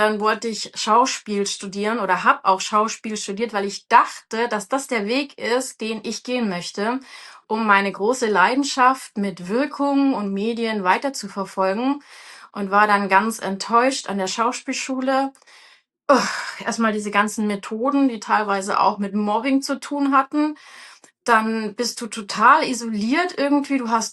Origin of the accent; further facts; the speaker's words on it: Friedrichshafen, Baden-Württemberg, Germany; 1985 am Bodensee, da gab es noch nicht die Kultur, die es heute in Friedrichshafen gibt, wo ich geboren bin.